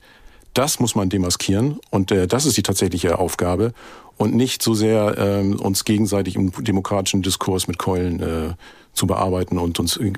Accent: Schleswig-Holstein, Germany; Ich komme aus Schleswig-Holstein.

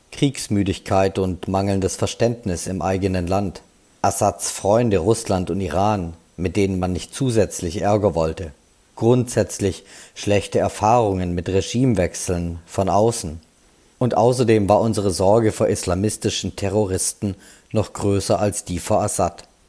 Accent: Germany

